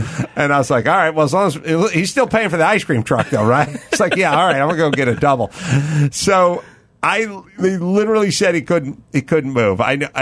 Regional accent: North Hollywood, California, United States; And I grew up in North Hollywood in a little crappy house in the valley

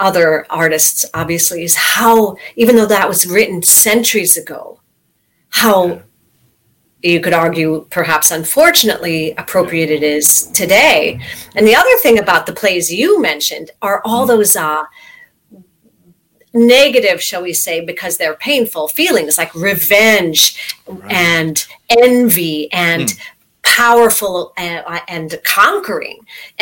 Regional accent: Stratford, Ontario, Canada; born there; Well, I actually was born in Stratford, Ontario. So I'm a little bit Canadian like you, okay.

